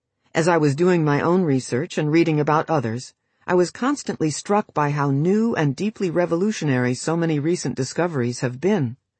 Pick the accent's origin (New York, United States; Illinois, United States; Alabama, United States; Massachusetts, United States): New York, United States; Queens; Growing up in Queens, I saw the impressive buildings of New York City, but not so much of nature.